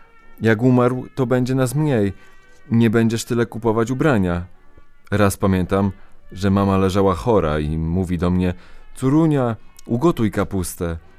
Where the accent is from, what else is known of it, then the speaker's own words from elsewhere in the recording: Łódź, Łódź Voivodeship, Poland; born there; Mieszkam od lat na Ciasnej, na Bałutach. Urodziłam się w Łodzi.